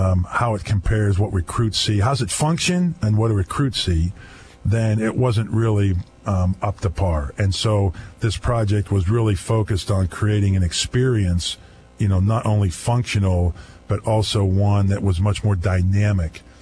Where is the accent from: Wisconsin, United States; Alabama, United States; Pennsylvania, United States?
Pennsylvania, United States; Pittsburgh; also born or lived in Indianapolis / Buffalo / State College; now in Kansas City, United States; Even though I lived in Indianapolis and Buffalo and now Kansas City, when you think about, you know, growing up in Pittsburgh and moving around